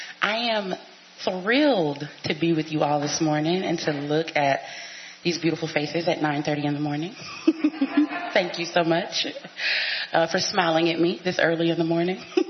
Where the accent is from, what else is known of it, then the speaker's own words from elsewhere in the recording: Dallas, Texas, United States; I was raised in Dallas, Texas, by teenage parents.